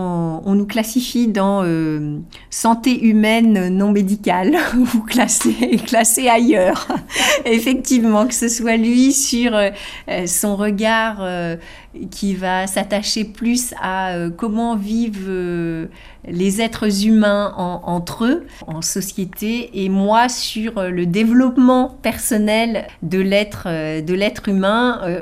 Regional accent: Deauville, Normandy, France; comme je suis originaire de Pays d'Auge, j'ai plus précisément de la région de Deauville

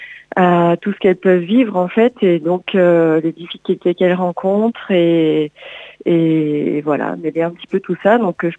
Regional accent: Nouvelle-Aquitaine, France; Alors moi, je suis du sud des Landes, j'habite à Biodos exactement.

